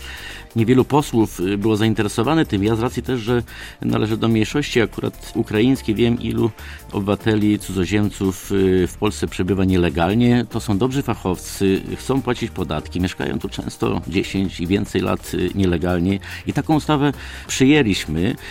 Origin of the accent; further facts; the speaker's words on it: Warmian-Masurian Voivodeship, Poland; pochodzę z Warmii Mazur, pochodzę z powiatu przygranicznego, powiatu bartoszyckiego.